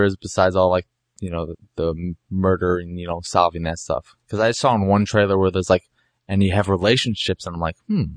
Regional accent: Chicago, Illinois, United States; Yeah, I'm Chicagoan, bitch.

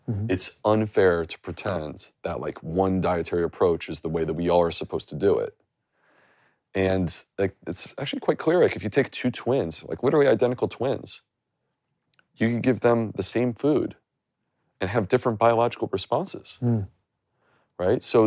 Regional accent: United States; I grew up like 90 minutes from the border

